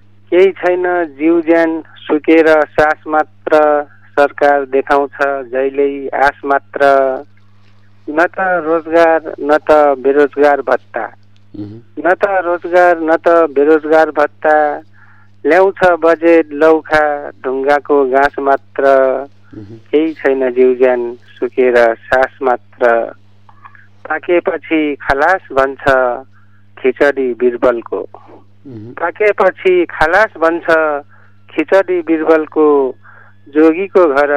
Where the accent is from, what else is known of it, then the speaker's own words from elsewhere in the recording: Karnali Province, Nepal; now in Bardiya, Nepal; म अहिले बर्दियाबाट हो, मेरो घर चाहिँ डोल्पा जिल्ला